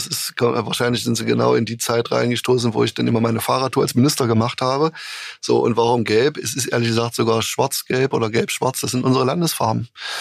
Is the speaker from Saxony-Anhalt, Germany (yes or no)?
yes; Saxony-Anhalt, Germany; bin ich auch wieder kein richtiger Harzer, weil ich am Harzrand groß geworden bin.